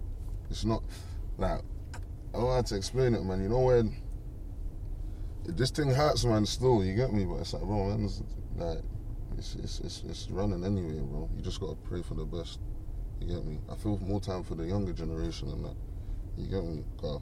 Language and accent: English; Tottenham, London, United Kingdom; I was all around Tottenham. You get me? Like, I grew up in Phillip Lane, innit? It's literally like one road from the estate.